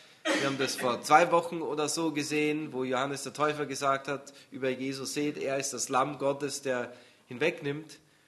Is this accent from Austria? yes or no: yes; Austria; Frühjahrsputz, Osterputz, hat man bei uns in Österreich gesagt.